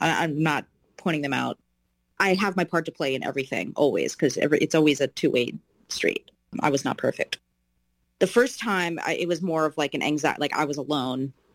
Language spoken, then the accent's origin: English; New York, United States; moved away as an adult; now in Los Angeles, United States; I'm from New York, or New Jersey, New York. I moved to Los Angeles in 2018. I didn't know anybody, so it was a very vulnerable time of my life.